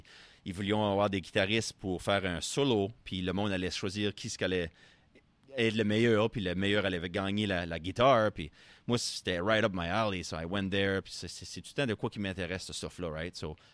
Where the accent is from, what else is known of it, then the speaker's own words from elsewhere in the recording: New Brunswick, Canada; Hey, non, je viens pas de Pointe-Verte. Ben, je viens pas de la péninsule. Ben, je viens de la région chaleur.